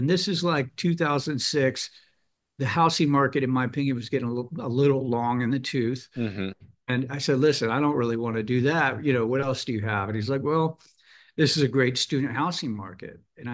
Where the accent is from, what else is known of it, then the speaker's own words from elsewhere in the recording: Tampa, Florida, United States; I grew up in Tampa, Florida, and I wanted to get out of there.